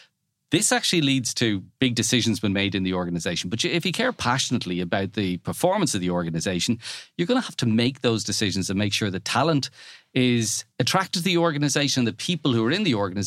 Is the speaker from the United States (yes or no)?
no; Ireland; Now, being Irish and cynical, I was kind of going, I wonder, is this American